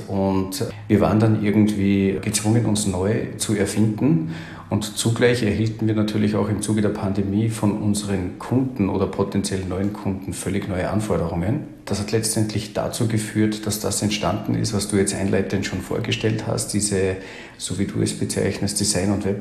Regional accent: Salzburg, Austria; born there; now in Carinthia, Austria; bei mir ist unschwer herauszuhören, dass ich Österreicher bin, gebürtiger Salzburger, jetzt aber in Kärnten lebe

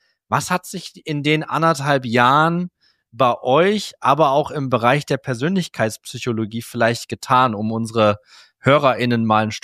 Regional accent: Lower Saxony, Germany; No, ich als Niedersachse kenne das ganz gut

